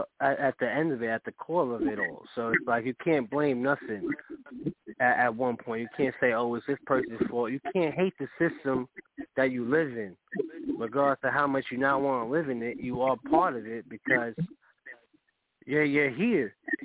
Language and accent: English; Yonkers, New York, United States; now in Connecticut, United States; I live in Connecticut now, from Yonkers, New York.